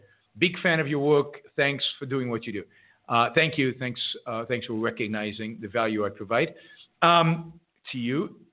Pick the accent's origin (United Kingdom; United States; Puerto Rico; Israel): Israel; When we grew up in Israel, it was about not being a wimp.